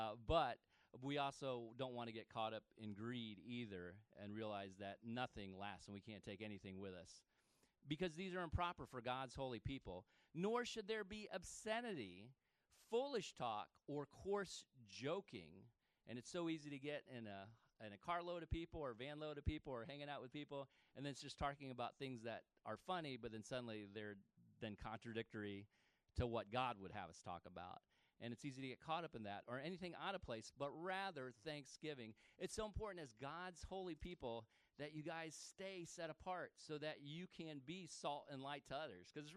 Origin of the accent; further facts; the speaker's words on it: Florida, United States; I'm from Florida. We don't have Emo's Pizza.